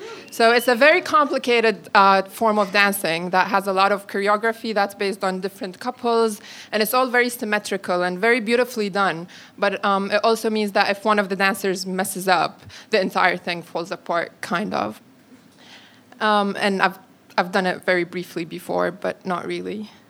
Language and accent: English; Syria; moved away; Where are you from? Syria, I said. Everybody smiled and nodded, eyes getting wider and wider in curiosity. Second default question is, how long have you been here? Well, I've been here 8 years.